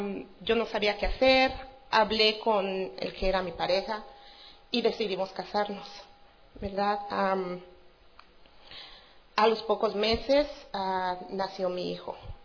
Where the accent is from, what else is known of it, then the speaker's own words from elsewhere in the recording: Oaxaca, Mexico; Soy originaria de México, del estado de Oaxaca